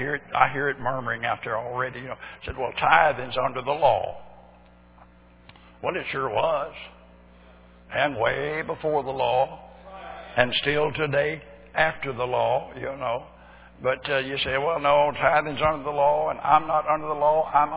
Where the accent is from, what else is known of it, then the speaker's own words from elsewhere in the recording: Arkansas, United States; born there; See, I was born in Arkansas.